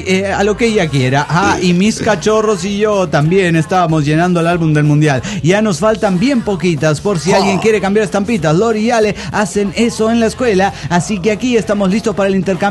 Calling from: Juliaca, Puno, Peru; Soy el bohemio de Juliaca, Perú.

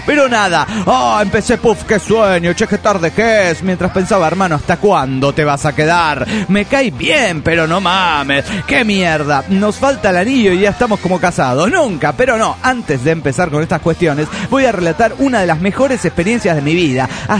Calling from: Tuxtla Gutiérrez, Chiapas, Mexico; de Tuzla, de Chiapas, México.

